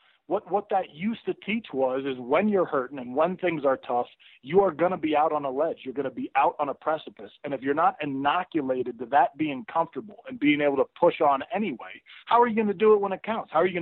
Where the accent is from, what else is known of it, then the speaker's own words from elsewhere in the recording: California, United States; I grew up in the Bay Area of California.